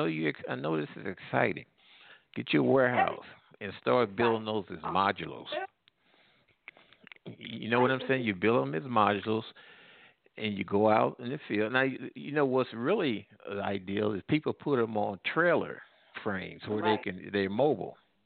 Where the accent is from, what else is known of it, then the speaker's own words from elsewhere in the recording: St. Louis, Missouri, United States; Now, I was from the Midwest in the St. Louis area